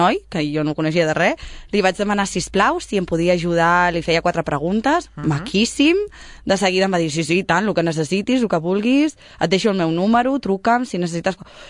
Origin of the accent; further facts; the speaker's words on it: Sabadell, Catalonia, Spain; jo soc sabadellenca, vaig néixer aquí...